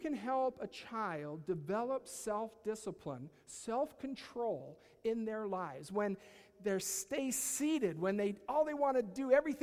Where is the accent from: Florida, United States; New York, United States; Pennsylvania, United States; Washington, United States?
Washington, United States; Leavenworth; also born or lived in Seattle; And I can still remember mom and dad when we moved from Seattle, Washington, the middle of the city, to a 180-acre ranch out in the middle of nowhere, Leavenworth, Washington.